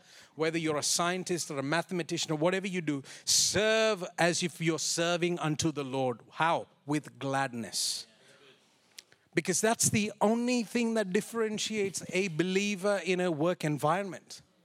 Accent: Saudi Arabia; I grew up in Saudi Arabia, and the people of the faith there, they pray 5 times a day.

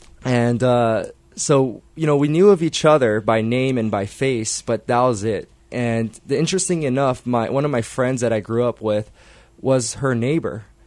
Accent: Pearl City, Hawaii, United States; We're both actually born and raised in Pearl City, and we grew up just minutes apart from each other.

